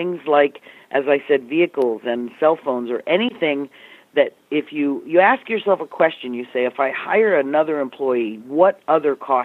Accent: California, United States; You know, I'm from California, and there are rules and new regulations all the time about paid sick leave

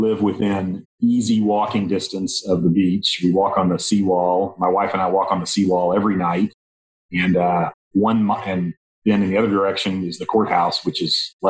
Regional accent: Garland, Texas, United States; Sure. I grew up in the Dallas area, grew up in Garland. My dad was a Dallas police officer

